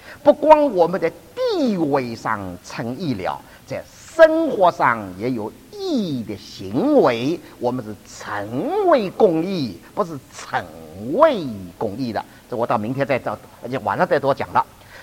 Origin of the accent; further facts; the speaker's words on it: Shanghai, China; 我们上海人是真是不好意思啊